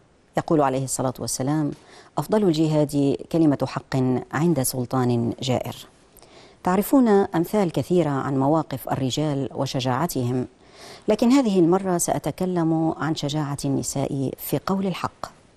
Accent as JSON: {"language": "Arabic", "country": "Syria", "said": "المؤمنين عندنا في سوريا"}